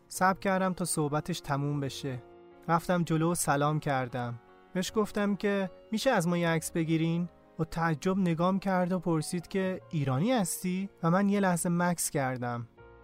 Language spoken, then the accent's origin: Persian; Afghanistan; also born or lived in Iran; now in France; بهش گفتم که من از ایران اومدم